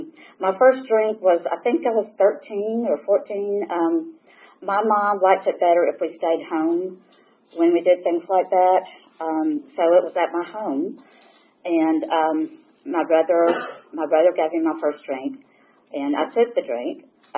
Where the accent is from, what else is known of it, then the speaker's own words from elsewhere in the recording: Tishon, Georgia, United States; Okay, so I grew up in Tishon, Georgia. I'm a Georgia girl. And I was the youngest of a family of five children.